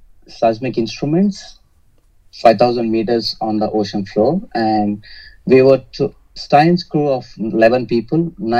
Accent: Telangana, India; moved away as an adult; now in Australia; I was born and brought up in Telangana, a southern state in India, and migrated to Australia in 2014 to study as an international student.

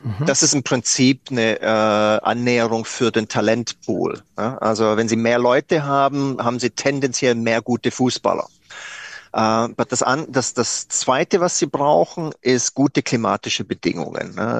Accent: Germany; und das sage ich als Deutscher

